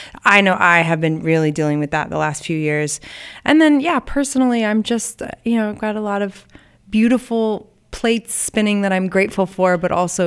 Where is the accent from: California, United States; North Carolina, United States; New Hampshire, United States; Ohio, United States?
California, United States; Eureka; I grew up in Eureka, California, a really small town up in in the Redwoods.